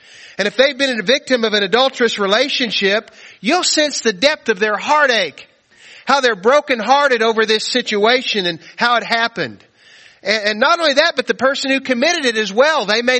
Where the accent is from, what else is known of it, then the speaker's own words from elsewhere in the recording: United States; I'm an American. I'm free and I'm on a free road trip right now.